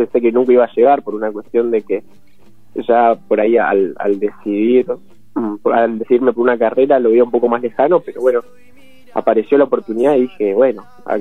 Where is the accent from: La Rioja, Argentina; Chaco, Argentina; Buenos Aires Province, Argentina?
Chaco, Argentina; Juan José Castelli; born there; now in Libertador San Martín, Argentina; Yo soy de Chaco, vivo en Entre Ríos hace ya bastante tiempo. Ajá. Así que bueno, nací en Juan José Castelli.